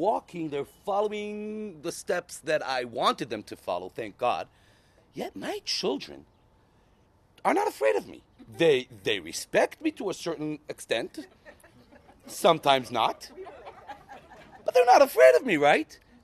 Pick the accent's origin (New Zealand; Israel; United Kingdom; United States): Israel; I was born here in Israel, and soon I'll relate to that as well, because it adds a lot to be born here and raised here my entire life.